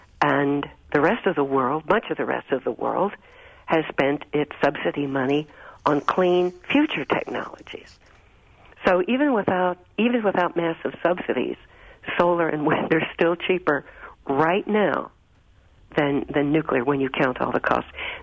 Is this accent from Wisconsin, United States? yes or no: no; Chicago, Illinois, United States; Moreover, as a Chicagoan, you should be concerned